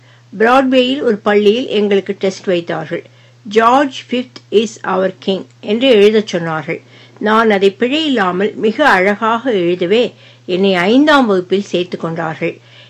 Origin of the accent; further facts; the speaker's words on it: Kalathozhuvur, Tamil Nadu, India; எனக்கு சொந்த ஊர் ஈரோடு, தாராபுரம் அருகே உள்ள காலத்தொழுவூர் கிராமம். ஜூலை 19, 1924 நான் பிறந்தேன். …